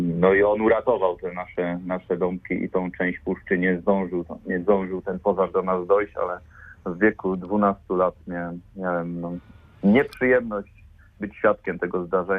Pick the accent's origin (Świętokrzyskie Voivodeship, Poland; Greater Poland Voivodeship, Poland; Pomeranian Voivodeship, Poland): Greater Poland Voivodeship, Poland; Poznań; Ja na Grunwaldzie się wychowałem w Poznaniu.